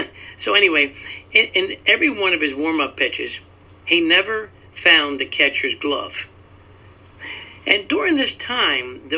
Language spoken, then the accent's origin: English; Ireland; I guess being Irish was an ideal start for that kind of unpredictable approach.